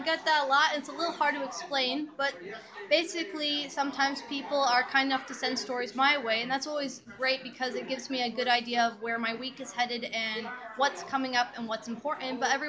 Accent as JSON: {"language": "English", "town": "Sharon", "region": "Connecticut", "country": "United States", "tie": "born or raised there", "said": "I grew up in Sharon, Connecticut. I still live there today."}